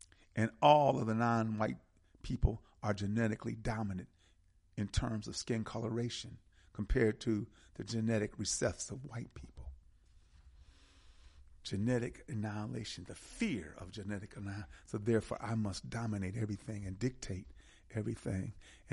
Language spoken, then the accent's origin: English; Milwaukee, Wisconsin, United States; And, of course, a shout-out to Milwaukee. I'm from Milwaukee.